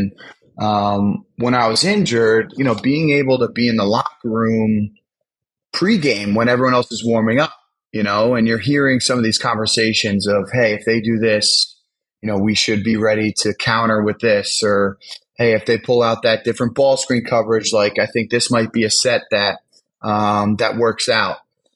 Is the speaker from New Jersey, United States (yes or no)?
yes; New Jersey, United States; A lot of the people I grew up around, I grew up in North Jersey, outside New York City.